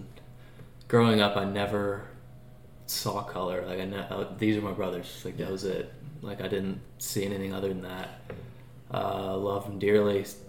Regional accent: Raleigh, North Carolina, United States; In Raleigh.

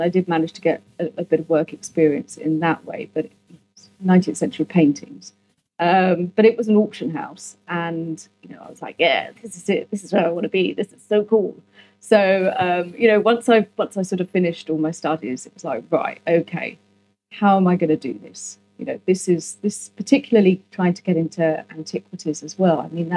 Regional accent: London, United Kingdom; I grew up in London

